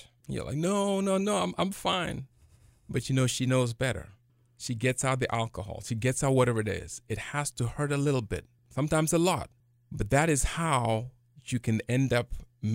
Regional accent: Ghana; I'm a descendant of enslaved people, though it doesn't sound because you mentioned I'm from Ghana.

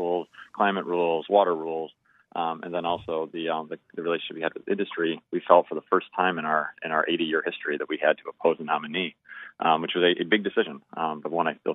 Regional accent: Delaware, United States; like using my home state of Delaware

